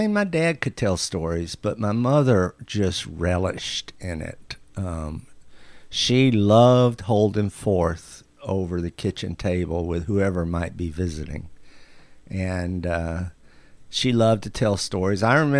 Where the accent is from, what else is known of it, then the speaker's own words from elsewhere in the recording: Tennessee, United States; also born or lived in Southeast Missouri, United States; So I was raised in Northwest Tennessee, and Southeast Missouri, right across the river, the part of Missouri that dips down into Arkansas, and rural people.